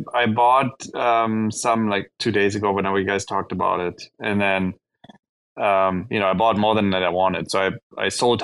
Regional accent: eastern Germany, Germany; Yeah, and so I grew up in Eastern Germany

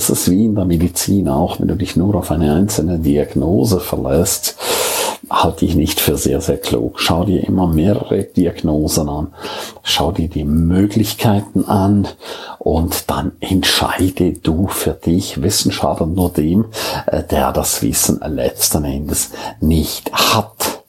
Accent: Switzerland; als Schweizer sowieso im Ausland

